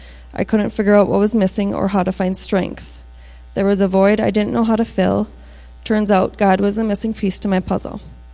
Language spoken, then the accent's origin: English; Wisconsin, United States; now in Little Falls, United States; Growing up in Wisconsin, I remember going to Sunday school until I was in third grade when my parents divorced. I have lived in Little Falls for 18 years